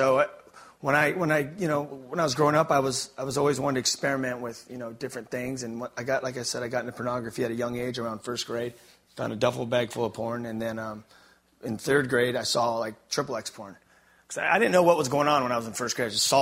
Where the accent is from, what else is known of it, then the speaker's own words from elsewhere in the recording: California, United States; I look a little bit different than you guys. I'm from California, so that's all right.